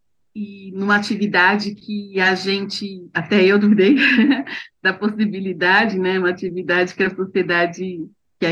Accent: São Paulo, Brazil; Sou paulista, sou paulistana, moro aqui na capital.

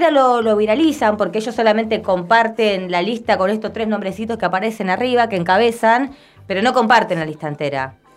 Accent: Lanús, Buenos Aires Province, Argentina; now in Avellaneda, Argentina; Yo soy de Lanús desde chiquita, viví toda la vida en Lanús, hace un tiempo que me mudé a Avellaneda

